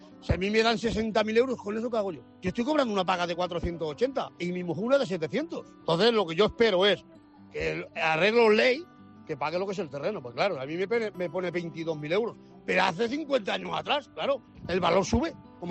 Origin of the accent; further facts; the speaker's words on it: Torrent, Valencian Community, Spain; Yo soy hijo de Torrent y yo nací en Carre Santa Llúcia, mamare también, mi abuelo.